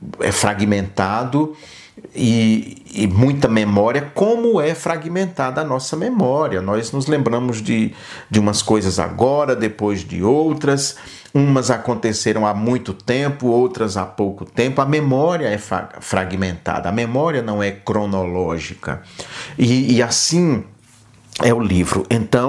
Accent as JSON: {"language": "Portuguese", "region": "Northeast Region", "country": "Brazil", "tie": "born there", "said": "de Minas, onde eu vivo, ou lá do sertão nordestino, onde eu nasci"}